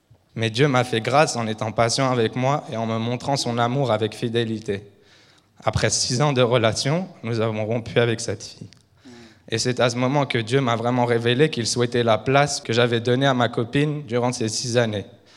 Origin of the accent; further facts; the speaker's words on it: France; alors que je suis français